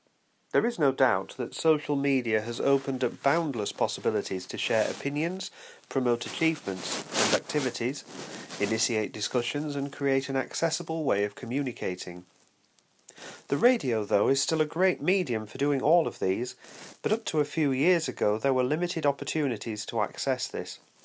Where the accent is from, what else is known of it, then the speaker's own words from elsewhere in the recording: United States; I am an American. I live in a city called Pensacola, Florida